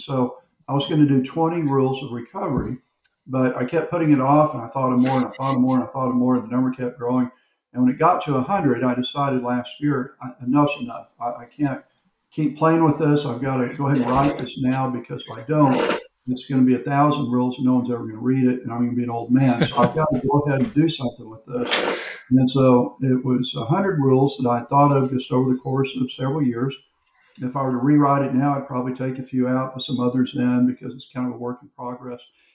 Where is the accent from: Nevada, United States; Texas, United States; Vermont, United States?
Texas, United States; Houston; moved away as an adult; now in Florida, United States; We're from Houston, Texas. I was a senior pastor for over 30 years and got into sexual addiction recovery in 2013. We moved to Florida after we left the pastorate in Texas